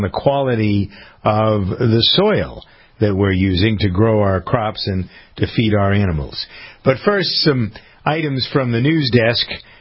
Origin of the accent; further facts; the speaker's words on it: United States; I am an American dairy farmer